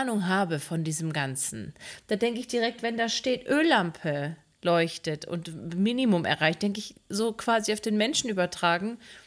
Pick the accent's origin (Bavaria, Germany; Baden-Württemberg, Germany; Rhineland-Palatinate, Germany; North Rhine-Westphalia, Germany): North Rhine-Westphalia, Germany; Kalletal; Ich musste wegen eines sehr traurigen Anlasses in meine Heimat fahren und hatte ein, wie ich gerne sage, Appointment um 13.30 Uhr. Musste ich im Kalletal